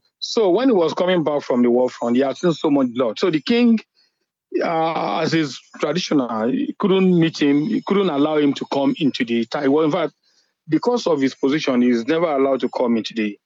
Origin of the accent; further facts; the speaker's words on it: Abeokuta, Ogun, Nigeria; I'm from the … in Abeokuta.